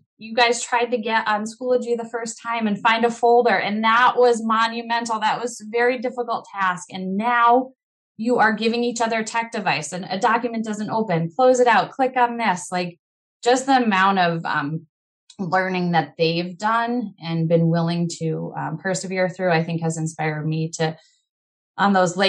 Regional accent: Massachusetts, United States; also born or lived in Colorado; Colorado where I taught fifth grade and back to Massachusetts. So I've made my rounds, but back in my home state, I'm excited to be teaching

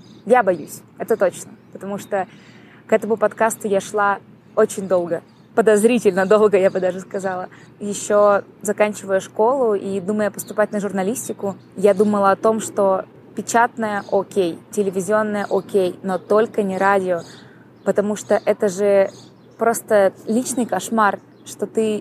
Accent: Novosibirsk, Novosibirsk Oblast, Russia; now in Mexico City, Mexico; я из Новосибирска

